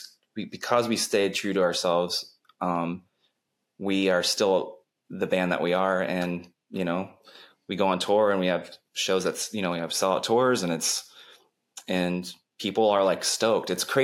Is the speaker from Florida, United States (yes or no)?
yes; Florida, United States; But we came from South Florida where every band would play with because there was nowhere to go and nothing to do.